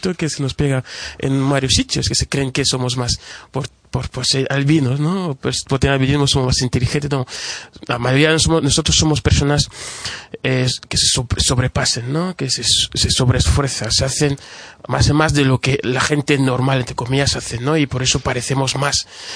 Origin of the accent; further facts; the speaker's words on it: South, Cameroon; en el mismo país, digamos, Camerún, en mi región, que es la parte sur del país, o en mi pueblo mismo, que está, digamos, en la parte occidental